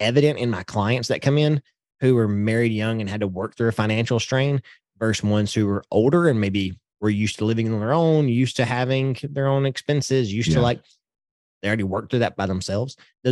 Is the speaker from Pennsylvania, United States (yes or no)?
no; Texas, United States; I'm from Podunk, East Texas, and that's what we do, right?